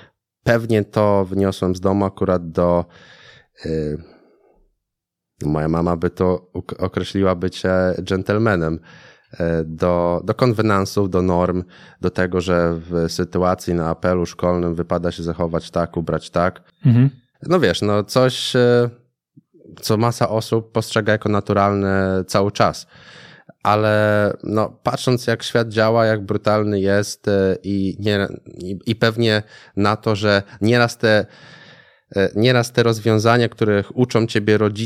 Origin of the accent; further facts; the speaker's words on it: Lębork, Pomeranian Voivodeship, Poland; Ja pochodzę z Lęborka, takiego miasta na Pomorzu.